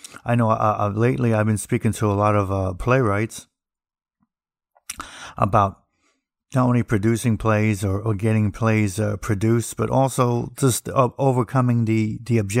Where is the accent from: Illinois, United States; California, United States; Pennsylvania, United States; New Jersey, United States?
New Jersey, United States; And I'm originally from New Jersey, so being tough was necessary when you're in the neighborhood.